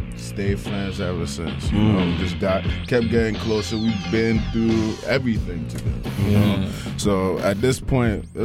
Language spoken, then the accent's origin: English; Abuja, Federal Capital Territory, Nigeria; I grew up in Abuja, but okay. I'm originally from Benue State, Idoma people.